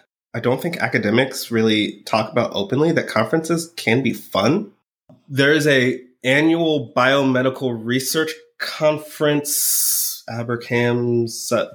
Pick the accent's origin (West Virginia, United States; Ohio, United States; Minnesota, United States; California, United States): Ohio, United States; Yellow Springs; The village of Yellow Springs. It's roughly 4,000 people. Dayton, if you're familiar.